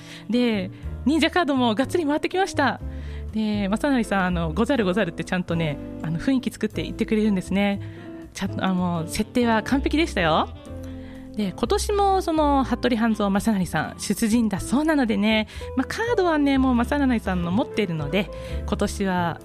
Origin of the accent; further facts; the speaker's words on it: Nagoya, Aichi, Japan; あの私の地元名古屋では大変有名な、パフォーマンスユニットでして